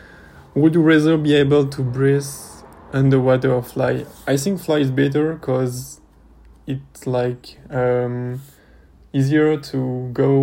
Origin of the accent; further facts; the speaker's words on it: Cannes, Provence-Alpes-Côte d'Azur, France; English is a second language; I am 21 years old. I'm from Cannes, around Cannes. It's a city like Le Cannet.